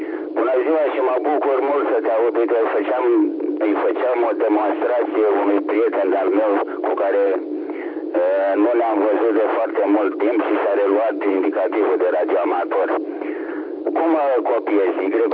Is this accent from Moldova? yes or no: no; Câmpina, Prahova, Romania; din Câmpina